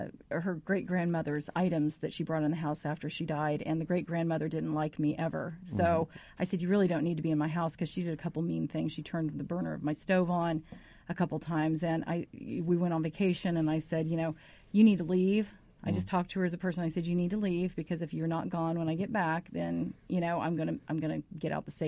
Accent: Anderson, Indiana, United States; Theater on the Square, in my hometown of Anderson, I mean, the State and the Riviera, which is no longer there, and then the Paramount Theaters, they all have something going on.

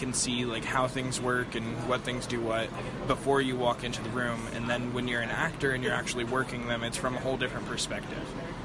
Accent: Indianapolis, Indiana, United States; I'm from Indianapolis, Indiana.

